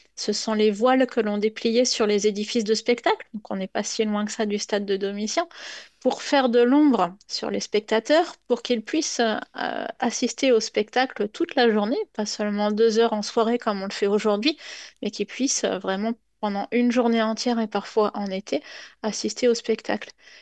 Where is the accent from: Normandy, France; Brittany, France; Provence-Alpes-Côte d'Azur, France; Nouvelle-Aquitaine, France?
Normandy, France; Ben moi, je suis originaire de Normandie. J'ai fait mes études à l'université de Caen-Normandie